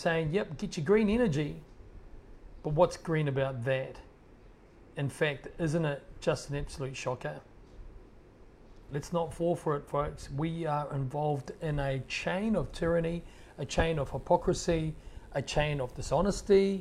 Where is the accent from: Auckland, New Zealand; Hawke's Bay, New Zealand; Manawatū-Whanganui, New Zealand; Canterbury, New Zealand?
Auckland, New Zealand; Because I grew up in Auckland for most of my life and I don't ever remember seeing clouds like that.